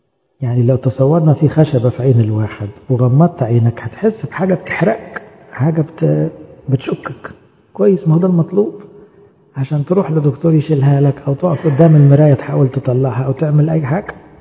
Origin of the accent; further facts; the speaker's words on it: Egypt; كان عندنا في مصر شعار اسمه إيه؟ انظر حولك.